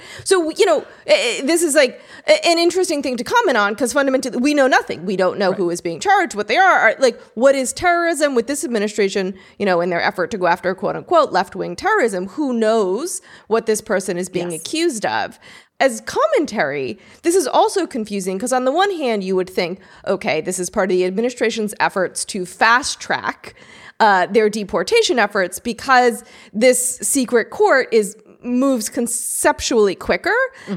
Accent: Texas, United States; Texas is not overseas. I grew up in Texas.

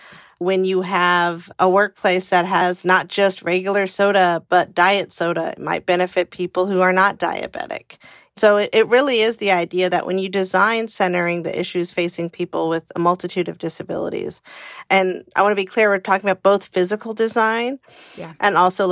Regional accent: California, United States; I grew up in California in the 80s, so if we had an earthquake drill, how was I to evacuate?

